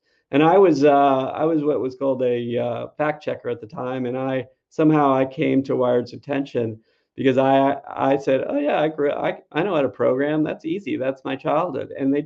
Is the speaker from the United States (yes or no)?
yes; California, United States; Oh yeah. So I grew up in Silicon Valley. I had like what I thought was a normal childhood, but turned out to be not.